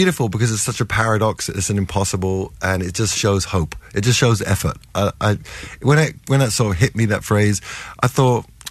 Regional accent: England, United Kingdom; I'm English and I can't take myself too seriously.

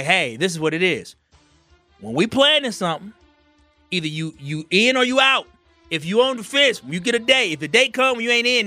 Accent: Wisconsin, United States; but I'm from Wisconsin. I'm a Packer fan.

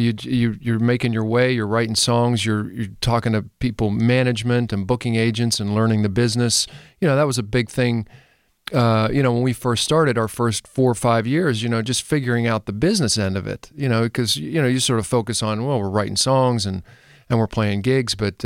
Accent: Connellsville, Pennsylvania, United States; And I'm from Connellsville in Fayette County originally.

